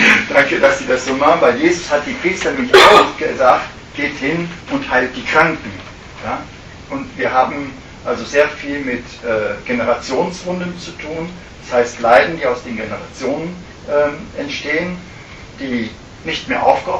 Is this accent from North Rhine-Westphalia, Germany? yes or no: no; Rhineland-Palatinate, Germany; accent: Palatine; ich versuche es mit meiner reinen pfälzischen Schnauze, ich bin Rheinländer